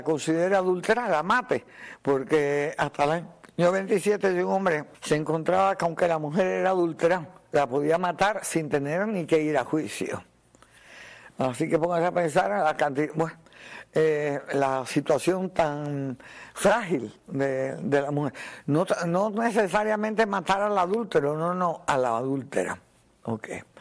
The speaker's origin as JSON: {"language": "Spanish", "town": "Baracoa", "region": "Guantánamo", "country": "Cuba", "tie": "born or raised there", "said": "Yo me acuerdo que una vez en el pueblo de mi madre, donde yo me crié, en Baracoa"}